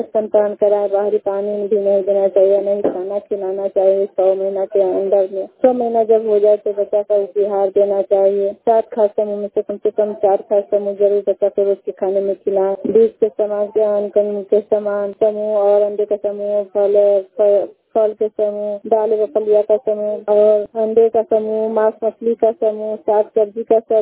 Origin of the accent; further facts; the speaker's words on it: Premgarh, Bihar, India; मैं मोतीपुर प्रखंड से बोल रही हूँ और मैं प्रेमगढ़ गांव से हूँ